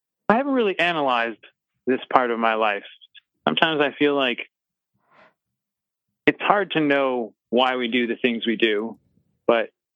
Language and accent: English; Wyoming, United States; now in Los Angeles, United States; I'm actually not from the West Coast. I was born in the Mountain Time Zone. I was born in Wyoming, and I grew up there, and now I live in Los Angeles.